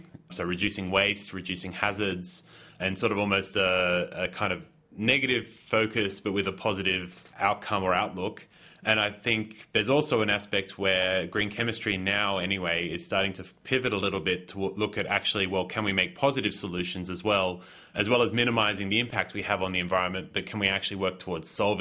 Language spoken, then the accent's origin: English; Australia; I'm originally from Australia.